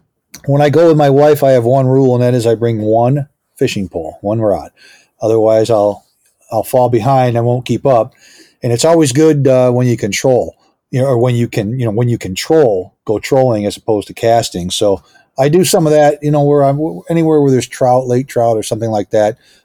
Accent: Fort Ann, New York, United States; South Bay of Lake Champlain is actually my hometown, which is Fort Ann in Washington County.

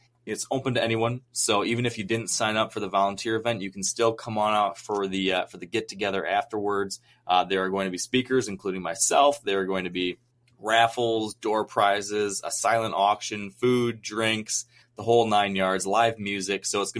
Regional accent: Michigan, United States; I am, as you mentioned, not a Minnesotan. I am from Michigan, but I have viewed the Boundary Waters kind of as the gem of the upper Midwest.

